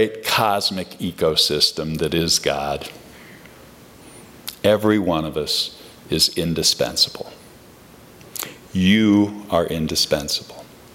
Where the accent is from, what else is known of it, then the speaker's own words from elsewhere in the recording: Chicago, Illinois, United States; born there; I was born in Chicago in the time of President Eisenhower.